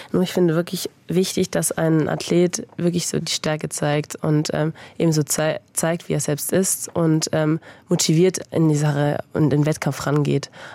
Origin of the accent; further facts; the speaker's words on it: Freiburg, Baden-Württemberg, Germany; Ich bin in Freiburg aufgewachsen.